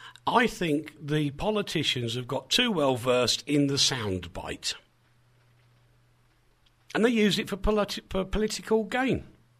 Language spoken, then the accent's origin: English; United Kingdom; No UFOs, please. We're British.